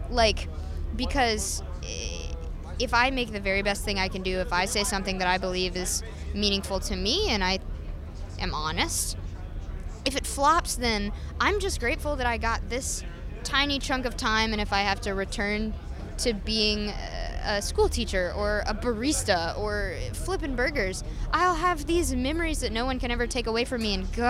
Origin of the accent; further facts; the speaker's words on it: Southern United States, United States; a lot of people will focus on the fact that I grew up in the South, that I am a Christian